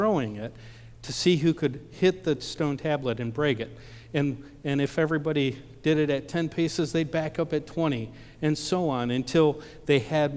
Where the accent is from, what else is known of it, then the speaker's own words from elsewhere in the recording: Ohio, United States; I said, yeah, he's my cousin. I'm from Ohio.